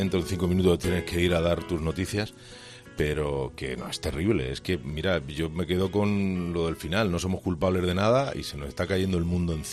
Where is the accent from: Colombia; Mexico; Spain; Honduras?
Spain; soy español por los cuatro costados